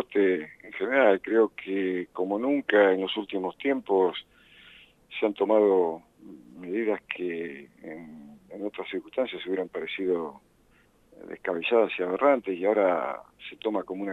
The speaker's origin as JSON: {"language": "Spanish", "country": "Argentina", "said": "Yo estoy acostumbrado a ser argentino porque hace 68 años que soy argentino"}